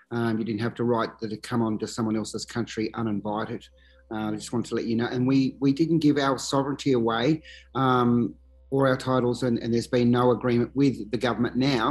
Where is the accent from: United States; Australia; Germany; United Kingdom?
Australia; Sydney, New South Wales; I'm a local Darug man within the Sydney region. I come from the Gunnamagal clan, which is near Prospect.